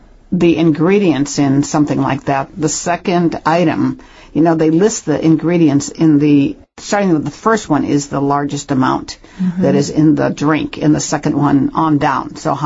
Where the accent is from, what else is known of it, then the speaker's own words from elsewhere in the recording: Midwest, United States; I've been made fun of because I'm from the Midwest and I say pop.